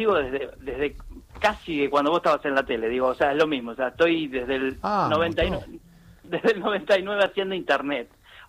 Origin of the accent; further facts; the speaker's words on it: Buenos Aires, Argentina; Soy de Buenos Aires, vivo en San Vicente, o sea, me alejé un poco de la ciudad, pero bueno, ahora en este mismo momento estoy en Buenos Aires.